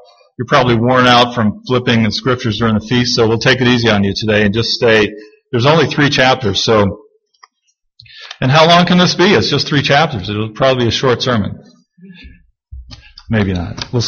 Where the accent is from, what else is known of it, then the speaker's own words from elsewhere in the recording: Milwaukee, Wisconsin, United States; You know, I grew up in Milwaukee.